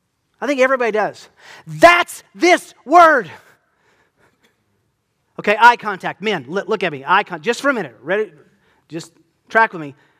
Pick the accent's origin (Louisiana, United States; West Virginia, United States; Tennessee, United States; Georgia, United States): Tennessee, United States; born there; I've already told you, I was born in Tennessee. My blood is orange. I love Tennessee.